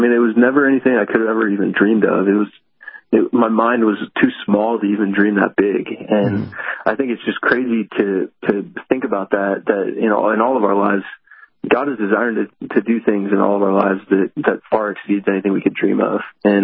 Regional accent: Dallas, Texas, United States; I'd grown up in the church. I grew up in Dallas, Texas, and grew up going to church

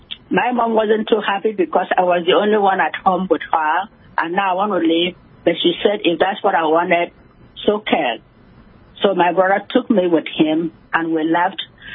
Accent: Nigeria; I'm a Nigerian.

